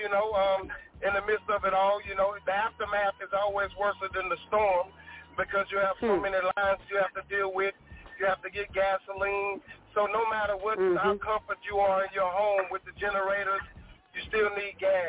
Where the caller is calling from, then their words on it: Louisiana, United States; I was calling from Louisiana.